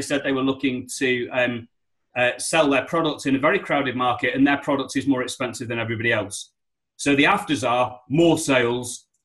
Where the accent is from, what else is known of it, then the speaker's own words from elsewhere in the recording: Liverpool, North West England, United Kingdom; Or I'm from Liverpool, that's what we call a rant.